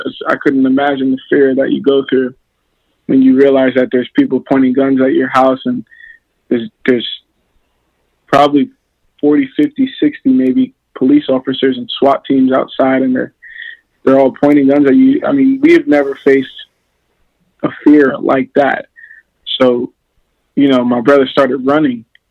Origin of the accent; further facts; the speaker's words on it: Plainfield, New Jersey, United States; born there; I was born in Plainfield.